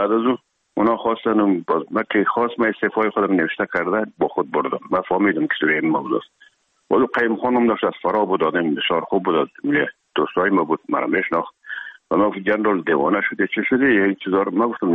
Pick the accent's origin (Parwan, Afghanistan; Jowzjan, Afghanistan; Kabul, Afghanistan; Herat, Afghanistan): Herat, Afghanistan; مدتی که ما در کابل آمدیم، خود زمان از هرات که آمدیم به اکادمی نظامی